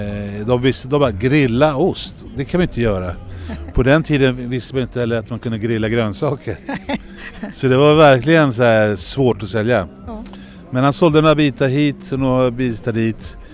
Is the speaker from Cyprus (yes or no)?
yes; Cyprus; now in Sweden; Vi kom till Tyresö, vi är ursprungligen från Cypern och kom till Sverige 1975.